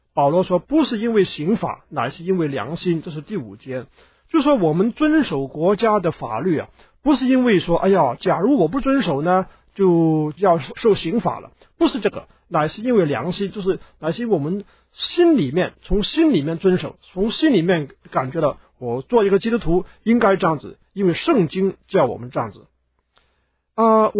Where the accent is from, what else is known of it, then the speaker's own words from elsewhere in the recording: China; 这个是我们中国人的个性里面的一部分啊。